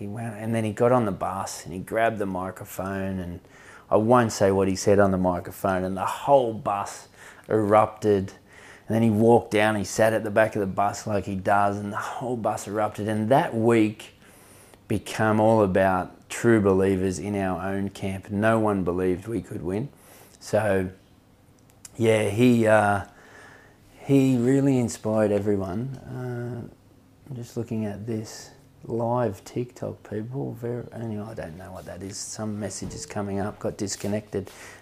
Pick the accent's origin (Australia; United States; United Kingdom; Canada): Australia; Obviously, I'm an Aussie